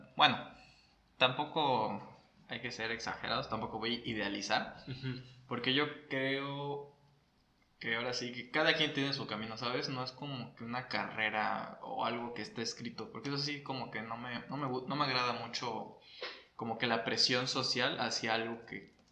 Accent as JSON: {"language": "Spanish", "town": "Cancún", "region": "Quintana Roo", "country": "Mexico", "said": "mi familia es de Campeche, pero yo soy de Cancún."}